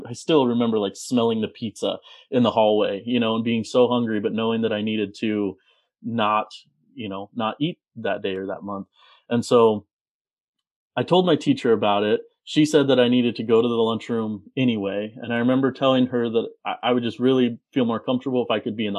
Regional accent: Wyoming, United States; growing up in Wyoming, and my dad is from Algeria, so you know, he immigrated over in the mid 70s.

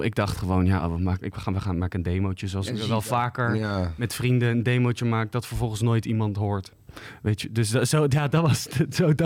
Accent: The Hague, South Holland, Netherlands; Ik kom uit Den Haag en daar heb ik op school gezeten, middelbare en zo. En toen ben ik naar de Toneelacademie in Maastricht gegaan.

